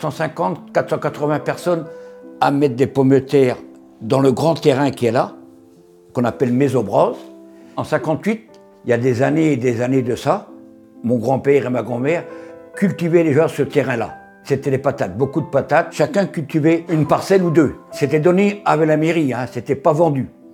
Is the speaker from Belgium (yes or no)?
no; Ploumanac'h, Brittany, France; Je suis né à Ploumanac. J'ai 71 ans. Je n'ai jamais quitté Ploumanac.